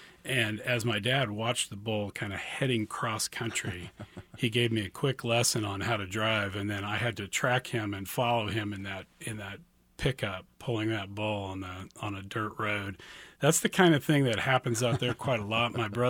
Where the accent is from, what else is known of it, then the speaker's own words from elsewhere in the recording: Dodge City, Kansas, United States; And I grew up in Dodge City, and with the exception of a couple of trips to Kansas City, maybe one to Dallas, one to Denver, I really didn't leave Western Kansas until I left to go to college.